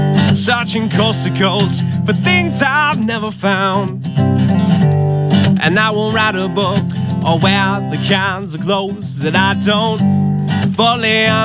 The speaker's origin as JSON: {"language": "English", "town": "Bellingham", "region": "Massachusetts", "country": "United States", "tie": "born or raised there", "said": "Well, we tonight we're in Bellingham, Massachusetts, my hometown, at a little place called Rockin' Coal."}